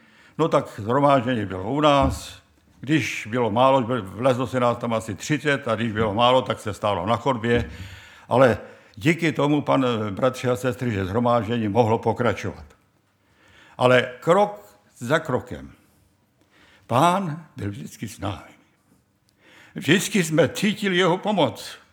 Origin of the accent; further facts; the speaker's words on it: Vojvodovo, Vratsa Province, Bulgaria; pocházíme z Bulharska, z Vojvodovy